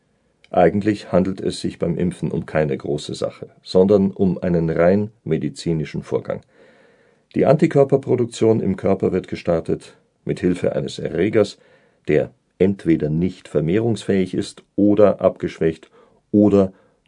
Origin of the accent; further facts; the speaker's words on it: Hesse, Germany; Ich bin Hesse, und der Hesse hat einen gewissen Langmut.